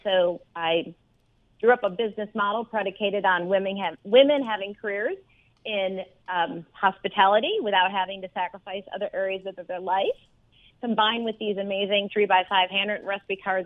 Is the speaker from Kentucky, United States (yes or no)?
no; Chicago, Illinois, United States; Yes, I grew up in Chicago, and both of my grandmothers, Mildred and Madeline, lived across the alley from each other.